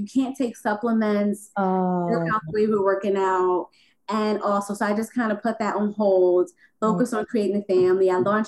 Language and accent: English; Philadelphia, Pennsylvania, United States; moved away; So I'm from Philly originally. I moved here to be a stylist.